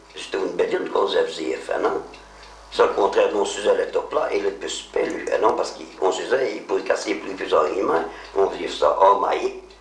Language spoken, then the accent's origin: French; Quebec, Canada; Mais non, moi je suis du Québec, oui, bien non.